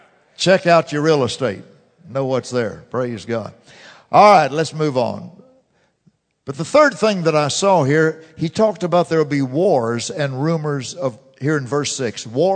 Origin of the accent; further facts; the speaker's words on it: Fort Worth, Texas, United States; See, living in Fort Worth, I was born in Harris Hospital. I've lived in Fort Worth, my family, all my life.